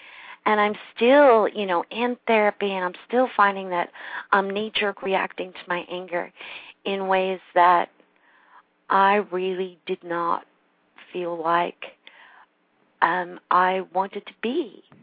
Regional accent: Ireland; That might give you a little hint that I'm an Irish woman.

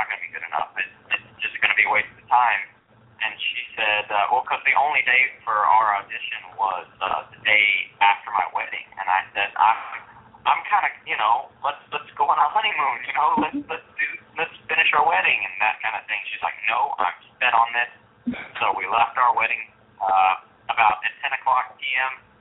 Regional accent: Pasadena, Texas, United States; now in Baytown, United States; Well, to be honest with you, I'm not really from Baytown. I'm living there now, but I grew up in Pasadena, Fort Houston area.

